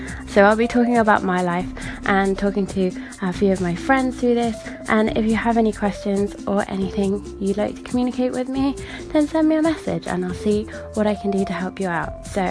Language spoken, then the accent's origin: English; United Kingdom; now in Germany; I am a Brit living in the south of Germany, currently working as a freelance writer and content creator.